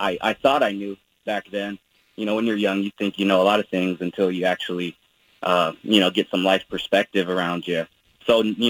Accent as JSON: {"language": "English", "town": "Gresham", "region": "Oregon", "country": "United States", "tie": "born or raised there", "said": "You know, I grew up in Gresham. You know, I spent, you know, most of my time growing up in Gresham."}